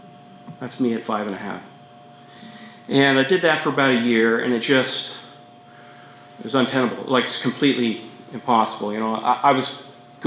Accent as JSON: {"language": "English", "country": "Canada", "tie": "born or raised there", "said": "Yes, I grew up in Canada."}